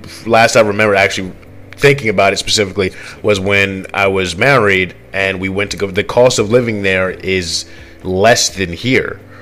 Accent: New Jersey, United States; We're from Jersey, and everybody from Jersey normally goes to Florida.

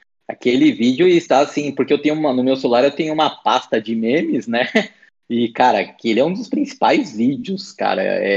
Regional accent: São Paulo, Brazil; Putz, é que eu sou de São Paulo, né? Sou paulistano aqui, da cidade mesmo de São Paulo.

